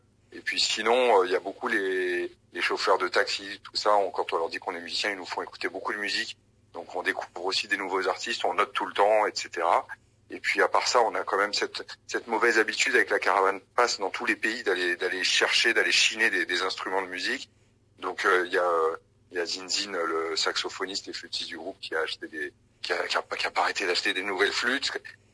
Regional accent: Paris, Île-de-France, France; moi, j'ai grandi à Ménilmontant, donc c'est un quartier où il y a beaucoup d'Algériens, notamment des Kabyles, mais pas que, il y a beaucoup d'Algériens en général.

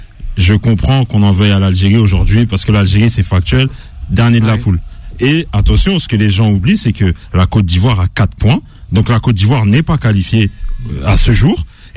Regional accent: Cameroon; Moi-même, je suis originaire du Cameroun.

